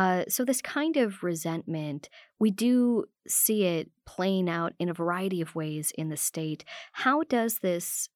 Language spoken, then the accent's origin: English; Milwaukee, Wisconsin, United States; probably in part because we are from Milwaukee